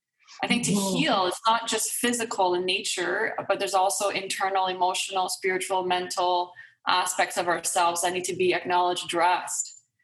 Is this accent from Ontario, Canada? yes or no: yes; Ottawa, Ontario, Canada; moved away as an adult; I grew up in Ottawa, but I left alone, difficult family background. So I moved to Toronto after high school at 19 alone and lived in a rooming house.